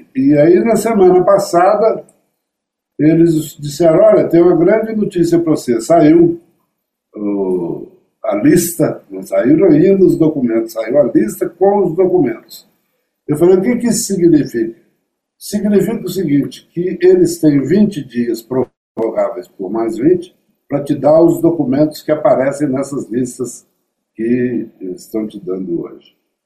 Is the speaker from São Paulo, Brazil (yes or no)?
no; Mariana, Minas Gerais, Brazil; born there; E por uma dessas coincidências, eu sou nascido em Mariana.